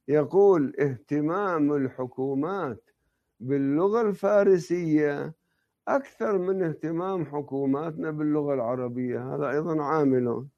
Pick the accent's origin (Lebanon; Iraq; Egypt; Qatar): Lebanon; ولأني أنا نشأت بطفولتي في لبنان